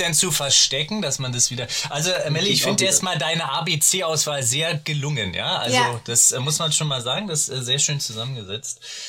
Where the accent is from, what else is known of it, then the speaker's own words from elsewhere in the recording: Berlin, Germany; ich als Berliner